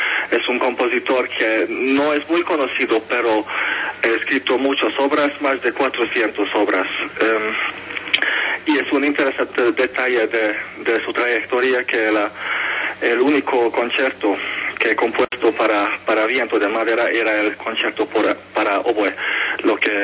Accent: Hungary; Spanish is a second language; moved away as an adult; now in Colombia; soy oboísta húngaro. Llegué a Colombia hace 5 años

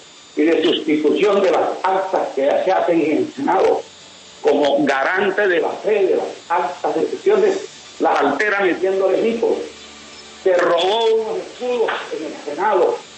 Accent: Colombia; Yo también soy un colombiano

